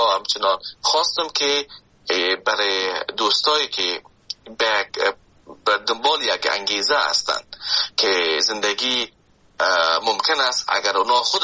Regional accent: Afghanistan; now in Canada; من از افغانستان به کانادا آمدم

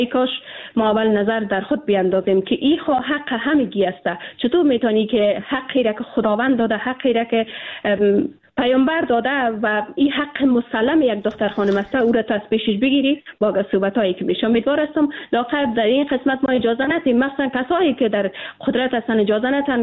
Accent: Afghanistan; ما به عنوان یک افغان

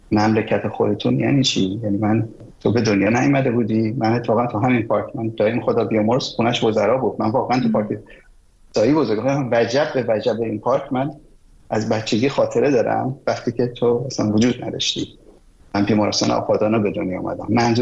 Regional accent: Iran; من از سن تو بیشتر وقت تو ایران بودم، همینجا زاده شدم، هم تعداد سالهایی که تو ایران زندگی کردم از سالهای عمر تو بیشتره.

